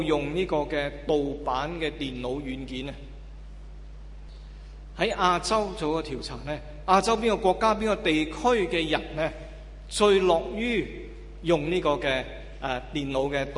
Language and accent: Cantonese; Hong Kong; 咁我哋香港人就好觉得都啊